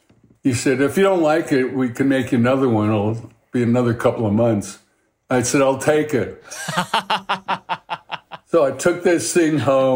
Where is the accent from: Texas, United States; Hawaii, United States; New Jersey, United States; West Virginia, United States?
Hawaii, United States; But growing up in Hawaii was great. After my intermediate school, we moved over to the Southwest Shore, over to a place called Cocoa Head in that area, which is the southeasterly shore of the island.